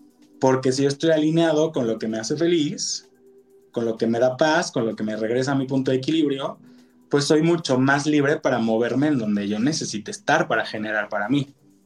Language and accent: Spanish; Mexico; nosotros crecimos siendo mexicanos con la creencia de que para obtener dinero y recursos y ser exitoso, necesitas sacrificar tu tiempo